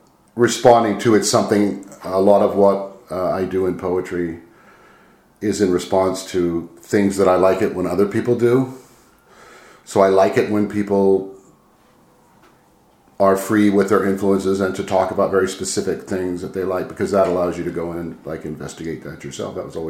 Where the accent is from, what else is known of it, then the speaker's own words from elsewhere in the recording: Canada; also born or lived in Nanaimo, British Columbia; I was born in 58. And we grew up in Air Force bases all over Canada.